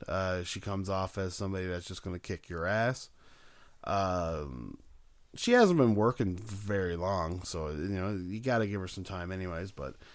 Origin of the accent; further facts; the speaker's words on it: Canada; No, that gimmick is not for me. Especially since I'm Canadian and we don't have the Navy.